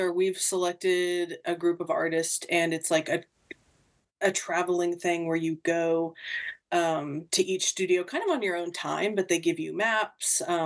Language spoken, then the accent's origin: English; Tulsa, Oklahoma, United States; Truthfully, I've lived in Oklahoma City for years. I went to school in Oklahoma City for years, and then I'm from Tulsa. I live in Tulsa now